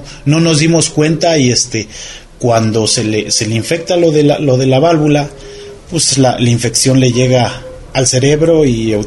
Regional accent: Toluca, State of Mexico, Mexico; Toda mi infancia la viví en Toluca, Estado de México

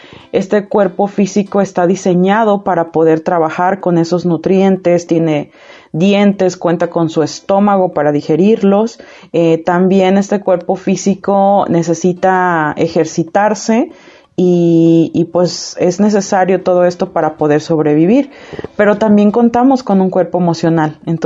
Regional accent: Mexico

